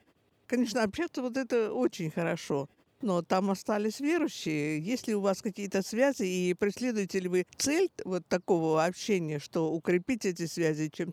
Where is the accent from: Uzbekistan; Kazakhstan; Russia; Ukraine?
Uzbekistan; я сама из Узбекистана.